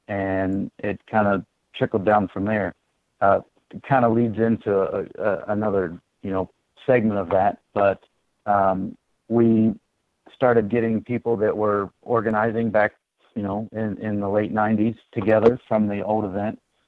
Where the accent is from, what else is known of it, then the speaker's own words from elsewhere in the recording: Chillicothe, Ohio, United States; So for me, my family, I was born and raised in Chillicothe, and we were very fortunate to have the Sunriser 400 in our backyard.